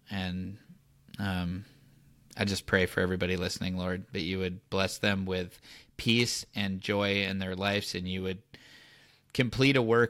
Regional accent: California, United States; oh, I'm from Southern California. This happens like 3 to 5 times a year.

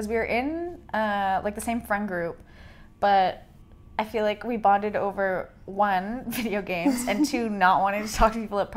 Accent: Canada; accent: Canadian; Also, we're Canadian

